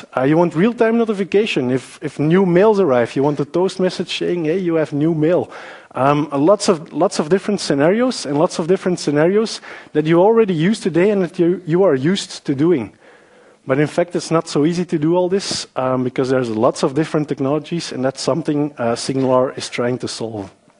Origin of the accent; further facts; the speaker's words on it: Antwerp, Flanders, Belgium; English is a second language; I'm from Antwerp